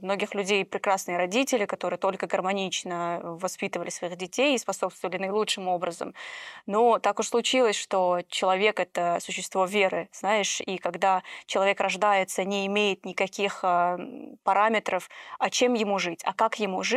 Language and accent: Russian; Uzbekistan; Дело в том, что я из традиционной культуры, я из Узбекистана